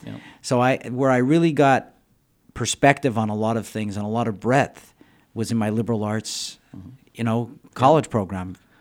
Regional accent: Quebec, Canada; I'm not from Massachusetts, so I didn't go to a four-year university. The way they worked it in Quebec is they do 2 years community college.

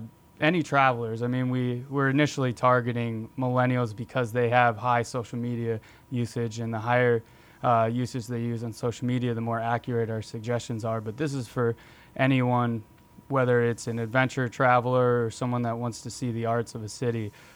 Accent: Colorado, United States; I grew up around Colorado. Native is kind of what they call the locals there.

